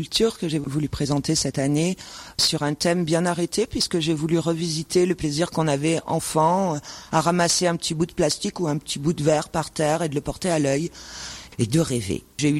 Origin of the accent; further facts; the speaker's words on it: Normandy, France; now in Digne-les-Bains, France; D'ici, mais je suis pas née ici, je suis une petite Normande qui est arrivée dans les Alpes de Haute-Provence il y a bien longtemps et je pense que ben maintenant c'est un peu mon pays.